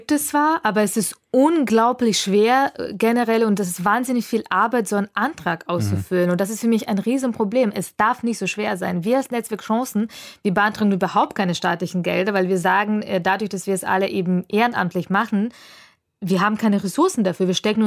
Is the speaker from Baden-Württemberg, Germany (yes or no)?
no; Augsburg, Bavaria, Germany; wer Augsburg kennt, ich bin in Oberhausen aufgewachsen. Das ist wirklich eine Art Ghetto. Das ist am Rande von Augsburg. Es fährt so eine Bundesstraße da durch. Links wohnen die Russen, rechts wohnen die Türken. Und es ist alles insgesamt wahnsinnig trist.